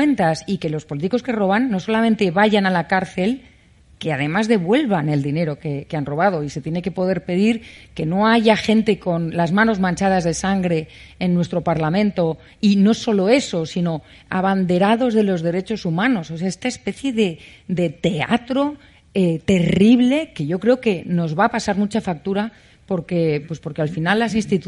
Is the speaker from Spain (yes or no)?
yes; Spain